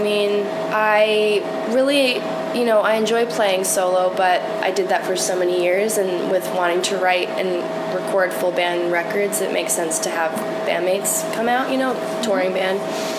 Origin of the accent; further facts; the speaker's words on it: Brunswick, Maine, United States; Yeah, I'm from Brunswick, Maine. I started making music when I was 18.